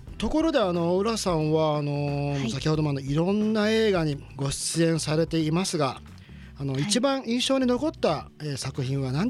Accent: Okayama, Japan; 岡山ね、岡山も広いですけど、私の実家は兵庫県との近くの、

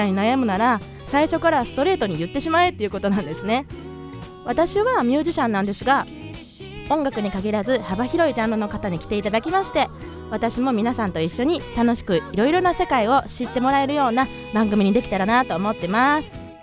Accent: Takaishi, Osaka, Japan; ちょっとね、なまってるのでお気づきの方もいると思うんですけれども、大阪出身です。大阪の高石市っていうね、堺のさらに南の方にある小さな市が、まあ、あって、まあ、そこで生まれ育ったんですけれども、

